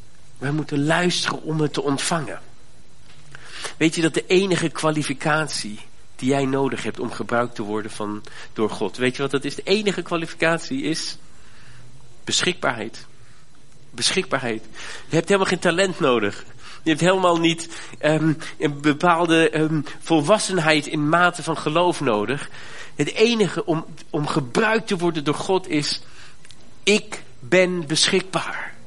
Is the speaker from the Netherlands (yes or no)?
no; Germany; Ik ben in Duitsland opgegroeid